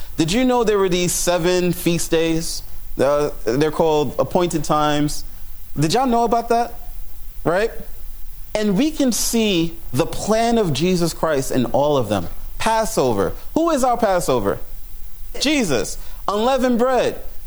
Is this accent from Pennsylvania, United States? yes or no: no; New York, United States; Friends, I'm from New York. I like to talk to people.